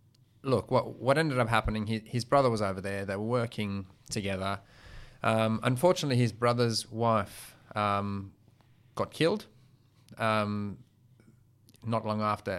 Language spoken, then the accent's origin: English; South Africa; accent: South African; flew back to South Africa, married, and they've basically been there ever since until 2017, hence my accent. So every once in a while, you'll hear the odd word. That's right. And it's not a strong South African accent